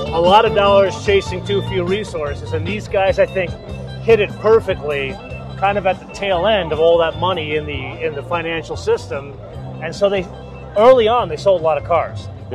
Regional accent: New York, United States; We're both from New York.

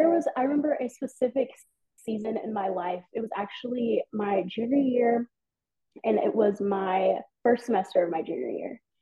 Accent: Dallas, Texas, United States; I am from the North Dallas area, so Texas, the great state of Texas.

